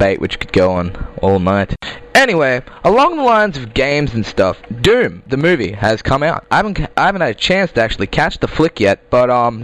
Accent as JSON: {"language": "English", "country": "Australia", "said": "most of the time, I'm an Aussie boy, I end up getting stuck playing on international servers, I've got my 450 ping."}